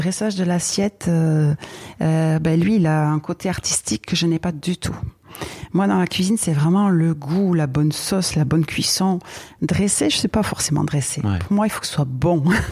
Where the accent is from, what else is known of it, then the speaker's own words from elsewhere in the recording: Nouvelle-Aquitaine, France; Je suis bien chez moi. M'exposer, je le fais facilement et naturellement ici, chez moi, au Pays Basque.